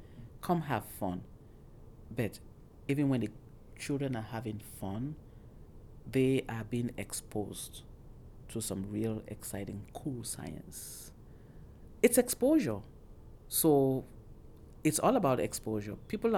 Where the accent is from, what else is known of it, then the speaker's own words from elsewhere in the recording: Oklahoma, United States; You know, I make a joke that I'm from Oklahoma in the South, and we think we're very hospitable.